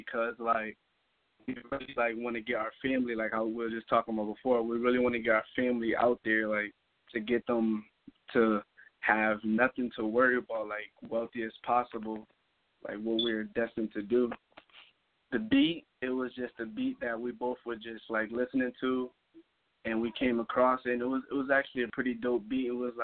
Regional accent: Hartford, Connecticut, United States; Hartford, Connecticut.

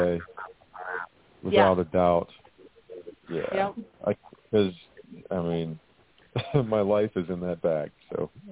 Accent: Pittsburgh, Pennsylvania, United States; also born or lived in Los Angeles; I lived in LA for a while, and I grew up in Pittsburgh

